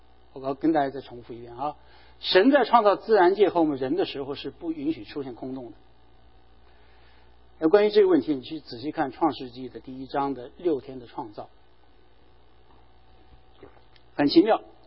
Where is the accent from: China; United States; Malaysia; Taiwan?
China; 我们中国人有句话，就是过新年了